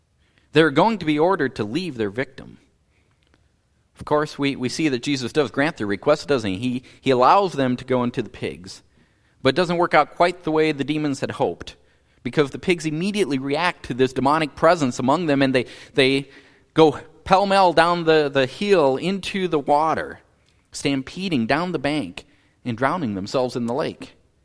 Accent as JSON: {"language": "English", "region": "North Dakota", "country": "United States", "tie": "born or raised there", "said": "Verse 14 reminds me a bit of growing up in North Dakota. My hometown had 300 people, and every day was a slow news day."}